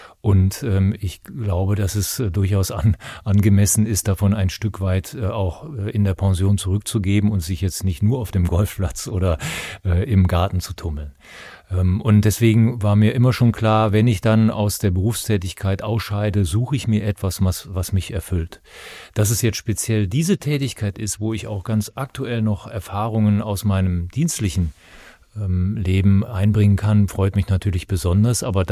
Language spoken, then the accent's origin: German; Bonn, North Rhine-Westphalia, Germany; ich bin aufgewachsen in der Nähe des Malteser Krankenhauses in Bonn